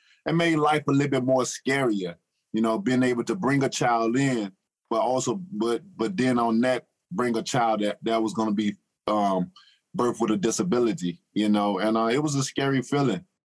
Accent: Tuscaloosa, Alabama, United States; Well, I grew up in Tuscaloosa, Alabama. So with anybody know about Alabama, we know we got strong pride on football.

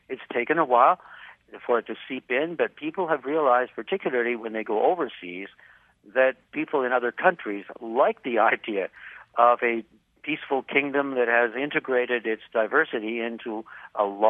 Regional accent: Canada; since we're Canadian

